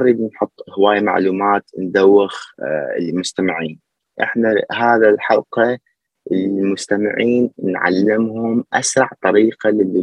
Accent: Lebanon; moved away; لما جيت هنا من لبنان طلعت اتمشى شويه

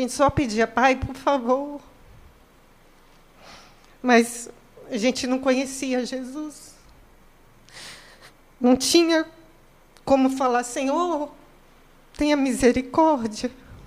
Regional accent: São Paulo, Brazil; Era uma casa de andar em São Paulo. Sou paulistana.

